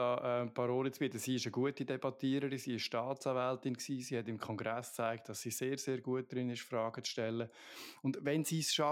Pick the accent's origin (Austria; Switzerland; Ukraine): Switzerland; als Schweizer hat man ein bisschen mehr Verständnis dafür, weil wir ja in der Schweiz mit dem Ständemehr